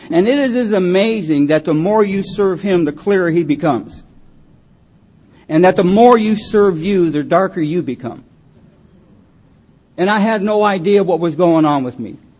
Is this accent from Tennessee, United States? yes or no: no; California, United States; also born or lived in Detroit; I was born in Detroit. I came out to California when I was about 4 years old. I was brought up in a little foster home for a while.